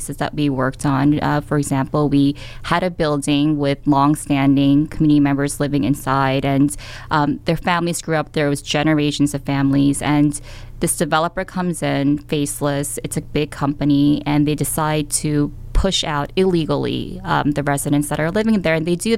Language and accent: English; Queens, New York, United States; Well, I was born and raised in Queens, and I was really, you know, embedded in the neighborhoods that I grew up in.